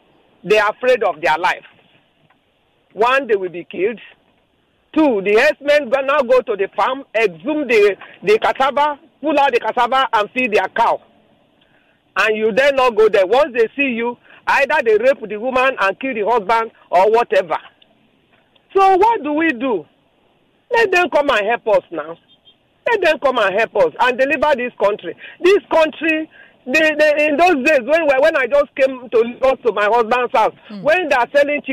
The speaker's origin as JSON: {"language": "English", "region": "Delta", "country": "Nigeria", "said": "I'm from Delta State."}